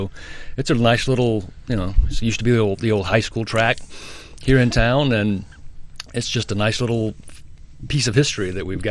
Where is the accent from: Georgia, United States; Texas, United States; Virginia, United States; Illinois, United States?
Georgia, United States; now in Ypsilanti, United States; I'm from Georgia originally.